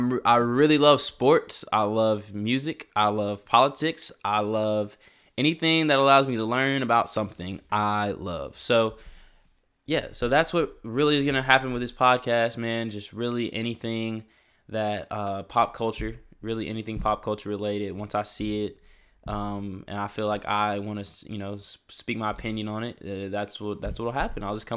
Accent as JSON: {"language": "English", "town": "Murfreesboro", "region": "Tennessee", "country": "United States", "said": "I'm 19 years old. I'm from Murfreesboro, Tennessee."}